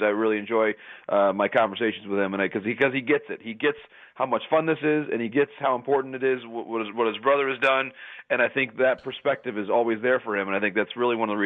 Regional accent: Marquette, Michigan, United States; born there; I was born in the UP, so I was born in Marquette, which almost makes me an honorary Wisconsinite.

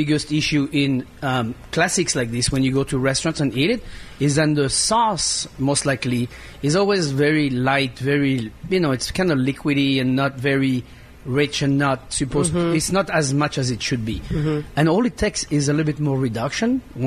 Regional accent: Saint-Hilaire de Loulet, Pays de la Loire, France; English is a second language; It's actually a shortened part of my name, because the name of my hometown is actually Saint-Hilaire de Loulet.

